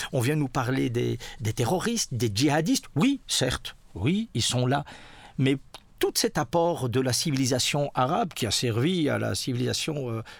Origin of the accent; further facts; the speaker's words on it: Brussels, Brussels-Capital Region, Belgium; non, je suis bruxellois. Je dis toujours je suis d'où je vis, donc j'aime cette ville, j'aime les gens, j'aime ce pays, c'est mon pays.